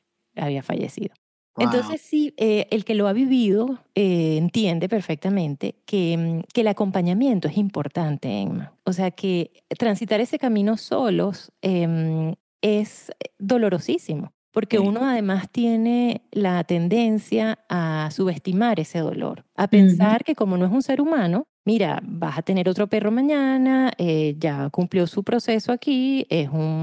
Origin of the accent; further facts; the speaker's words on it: Valencia, Carabobo, Venezuela; yo me fui a Caracas a estudiar, yo soy de Valencia.